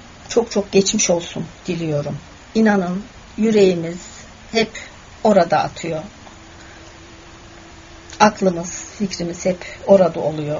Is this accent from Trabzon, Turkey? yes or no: no; Elazığ, Turkey; Bir de 3 gün önce yine memleketimde, Elazığ'da bir deprem yaşandı.